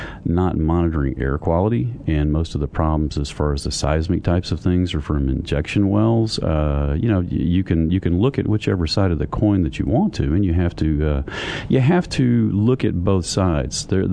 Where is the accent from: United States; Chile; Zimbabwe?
United States; Midland, Texas; I grew up in Midland, Texas, and it goes up and it goes down.